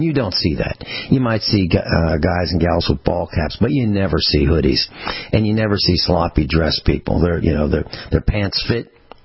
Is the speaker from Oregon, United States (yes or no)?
no; Virginia, United States; I came from Virginia, the Commonwealth of Virginia